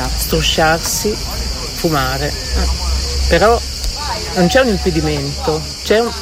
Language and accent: Italian; Rimini, Emilia-Romagna, Italy; io sono cresciuta a Rimini, quindi discoteche, si andava in discoteca per ballare